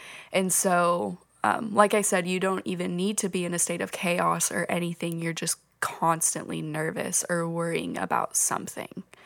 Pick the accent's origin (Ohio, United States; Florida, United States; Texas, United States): Texas, United States; Belton; I'm getting my degree in social work and Christian ministry, and I'm from Belton, Texas.